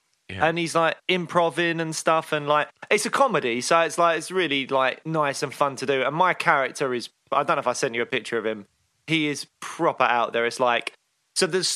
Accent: United Kingdom; And also, in British comedy, we don't improvise as much as in American comedies.

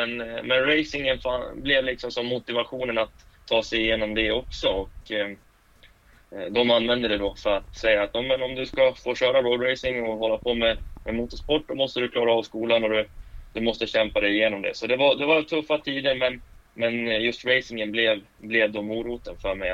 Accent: Falun, Dalarna County, Sweden; Jag är 18 år gammal. Jag är född och uppvuxen i Falun.

